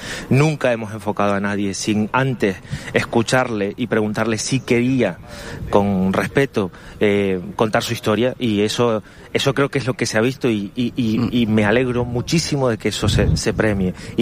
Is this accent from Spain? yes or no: yes; Canary Islands, Spain; Sí. Yo soy de La Palma.